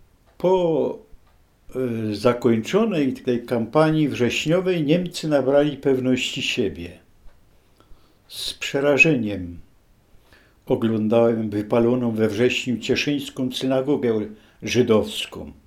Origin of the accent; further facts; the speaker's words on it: Zamarski, Silesian Voivodeship, Poland; ta połowa zdeklarowała się jako Ślązacy mówiący narzeczem śląskim. I taką też deklarację złożyła nasza rodzina.